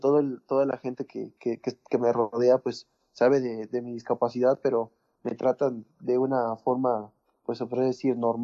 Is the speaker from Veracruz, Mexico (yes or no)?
yes; Xalapa, Veracruz, Mexico; yo pertenezco al municipio de Xalapa, yo soy originario de Xalapa, Veracruz